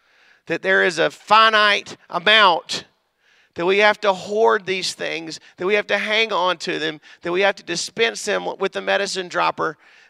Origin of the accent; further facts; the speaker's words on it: Mississippi, United States; I grew up in Mississippi